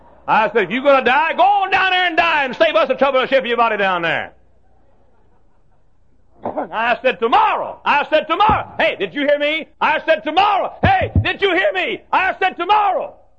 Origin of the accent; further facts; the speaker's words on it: United States; I'm alive. I'm an American. I'm a Christian.